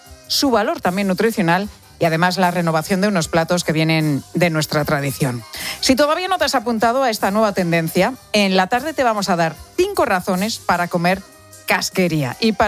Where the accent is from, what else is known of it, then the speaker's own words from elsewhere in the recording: Madrid, Community of Madrid, Spain; los que somos de aquí de Madrid y nos hemos criado aquí en esta ciudad